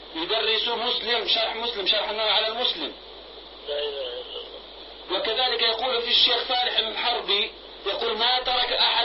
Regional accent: Jordan; ماذا تنصح الشباب هنا مثلا عندنا في الأردن؟

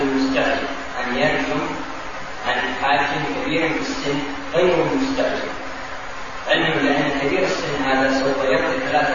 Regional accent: Medina, Medina Province, Saudi Arabia; أنا طالب من المدينة المنورة وأدرس في جدة

